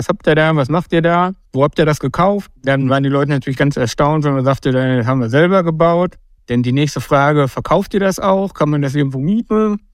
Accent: North Rhine-Westphalia, Germany; born there; Man muss dazu sagen, ich komme gebürtig aus dem Sauerland.

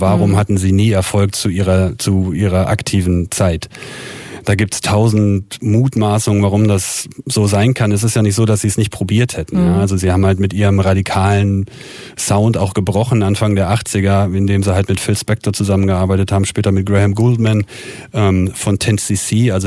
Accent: Helmstedt, Lower Saxony, Germany; Er kommt aus Hemmoor, ich komme aus Helmstedt.

